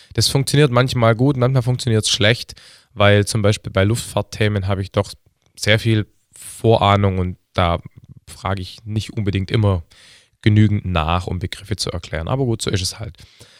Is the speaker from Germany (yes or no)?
yes; Heidenheim an der Brenz, Baden-Württemberg, Germany; now in Stuttgart, Germany; Bin geboren 1974, bin jetzt also 40 und ich bin aus Deutschland, Baden-Württemberg, Stadt aus Heidenheim an der Brenz bin ich geboren. Das ist eine Kleinstadt auf der Schwäbischen Alb. Jetzt lebe ich gerade in Stuttgart